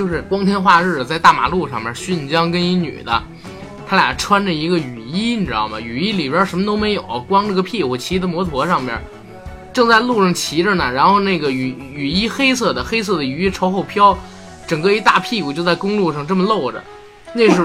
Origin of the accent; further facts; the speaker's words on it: China; 我们作为孩子，作为大陆人，我们也没见过。